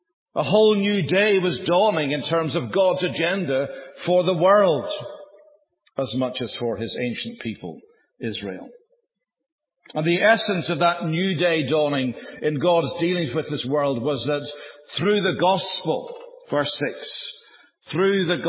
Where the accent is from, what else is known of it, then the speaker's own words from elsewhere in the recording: Ireland; I grew up in Ireland, the most divided bit of real estate that this world has ever known.